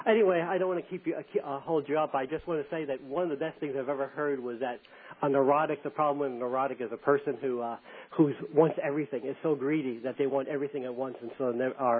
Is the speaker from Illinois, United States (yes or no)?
no; New York, United States; I said, yeah, I grew up in New York. And there's a lot of us.